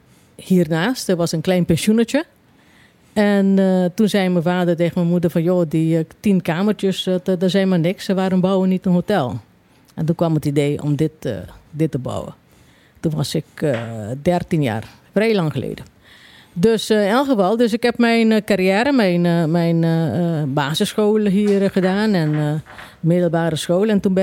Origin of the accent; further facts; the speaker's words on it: Caribbean Netherlands; Ik ben geboren op Bonaire. Ik ben opgegroeid in het gebouw waar wij nu zitten met deze programma.